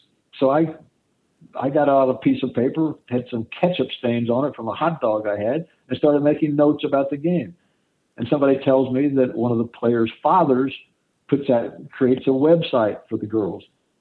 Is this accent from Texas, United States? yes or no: no; Illinois, United States; I come back to Illinois near my hometown.